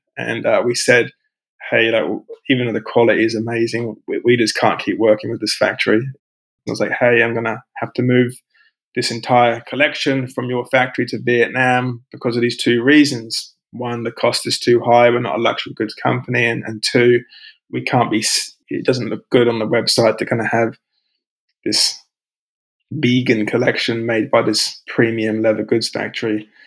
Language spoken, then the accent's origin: English; England, United Kingdom; moved away as an adult; also born or lived in Australia / Vancouver, California, United States; I'm from England originally.